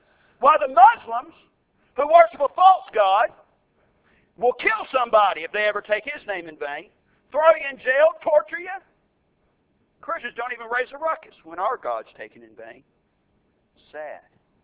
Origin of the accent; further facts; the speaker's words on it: Macon, Georgia, United States; born there; Now, I was born in Macon, Georgia. None of y'all probably know where Macon, Georgia is, except for the Georgia folks in here.